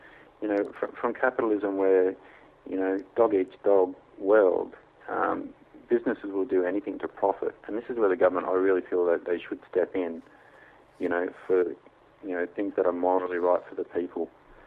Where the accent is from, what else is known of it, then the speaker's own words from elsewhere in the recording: Wagga Wagga, New South Wales, Australia; also born or lived in Canberra; I was born in Canberra, and then I grew up in Wagga Wagga.